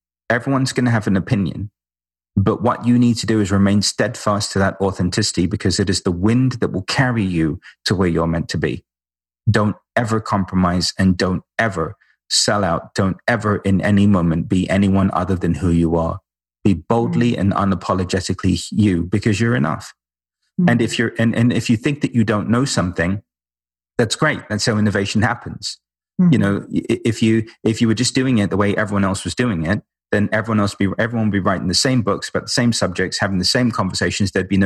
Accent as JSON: {"language": "English", "region": "London", "country": "United Kingdom", "said": "We're both from London, both lived in, you know, ashrams and have a very spiritual background"}